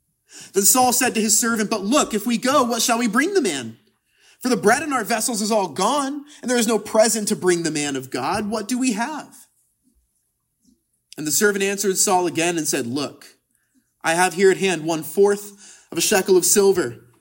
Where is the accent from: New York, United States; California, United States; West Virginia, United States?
California, United States; We're from California. These things happen.